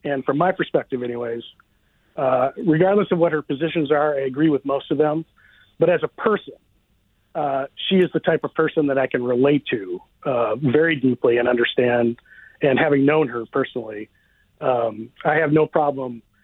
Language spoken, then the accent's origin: English; Rochester, Minnesota, United States; So I grew up in Rochester, Minnesota, and I met Amy when I was a teenager